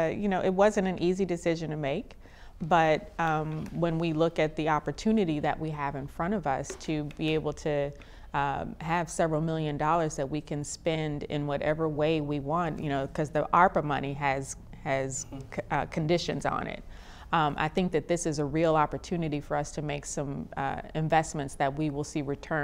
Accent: St. Louis, Missouri, United States; I grew up in North St. Louis and have seen over the years how it has deteriorated.

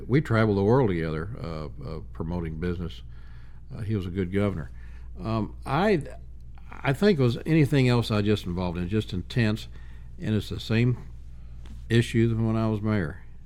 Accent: St. Louis, Missouri, United States; I said, I'm from St. Louis, I mean, but my city is at the other end of I-44

